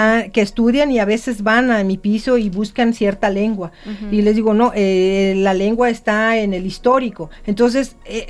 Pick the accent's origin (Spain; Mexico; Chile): Mexico; first language Zapotec; Spanish is a second language; mi lengua materna, que es el zapoteco